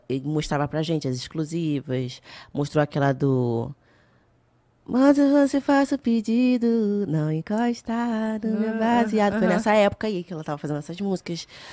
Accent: Rio de Janeiro, Brazil; o Morro do São João, no qual eu fui criada, era ali perto de Vila Isabel, que já era próximo do Salgueiro.

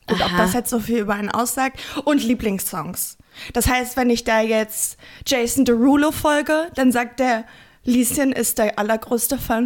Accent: Lower Saxony, Germany; da war ich dann in meiner Heimat zu Besuch und dachte, ich gehe da mal online. Ich check hier mal so ein bisschen die Lage, die Dörfer aus. Und dann war wirklich so in 50 Kilometern bei Hannover.

